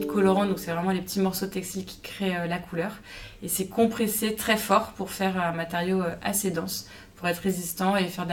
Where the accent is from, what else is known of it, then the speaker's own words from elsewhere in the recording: Pays de la Loire, France; born there; also born or lived in Paris / Rouen; je suis née en Vendée, je suis née en France, ensuite j'ai fait mes études à Paris, puis à Rouen, puis de nouveau à Paris